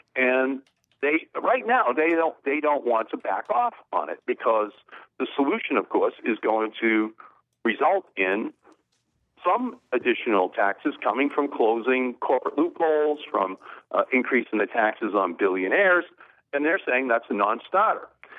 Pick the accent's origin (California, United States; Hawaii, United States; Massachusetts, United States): Massachusetts, United States; Malden; my father grew up on the first floor of a triple decker in Lawrence in the shadow of the mills, and I grew up in Malden